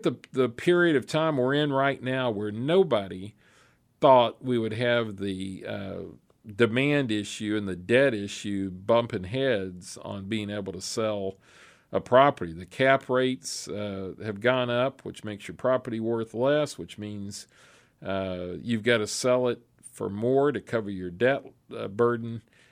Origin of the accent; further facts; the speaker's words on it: Pasadena, California, United States; You know, I'm from Pasadena, so I guess I could say that, right?